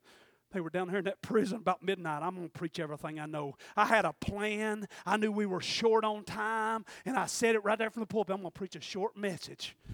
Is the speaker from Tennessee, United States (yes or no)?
yes; Ocoee, Tennessee, United States; Yesterday we rode over into Ocoee, Tennessee. That's my hometown.